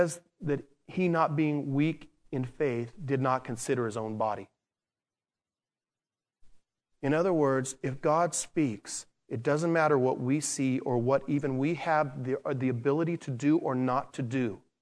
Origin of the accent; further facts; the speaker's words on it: San Diego, California, United States; I grew up in San Diego where I would go to the San Diego Padres baseball games.